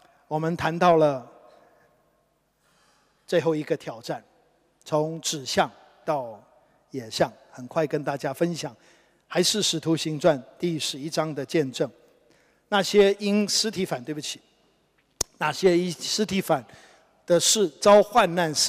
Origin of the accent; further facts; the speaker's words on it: China; 为了是我们中国人，我们华人能够得听主耶稣基督的福音